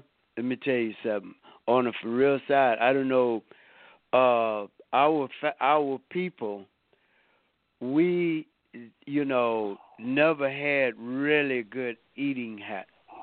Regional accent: Louisiana, United States; When I was coming up, well, then I'm from Louisiana.

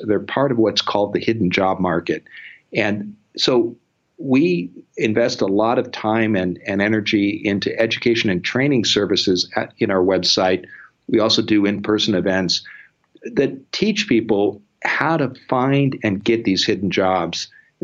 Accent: Midwest, United States; It's something I learned from my parents and in the community where I grew up in the Midwest.

